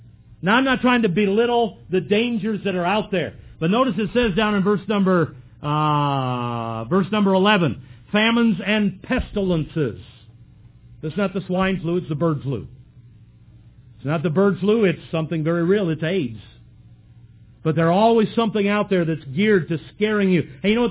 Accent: United States; born there; I'm thankful I was born in America. I'm thankful I live in America.

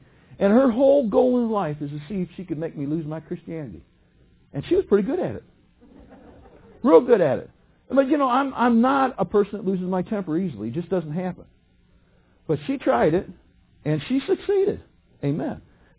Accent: Detroit, Michigan, United States; So, and I am from the Detroit area, so I speak a little bit faster.

